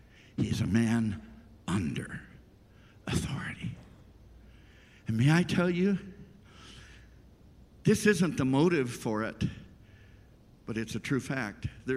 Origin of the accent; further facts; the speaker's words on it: Tanzania; I grew up in East Africa, in Tanganyika, going to British schools.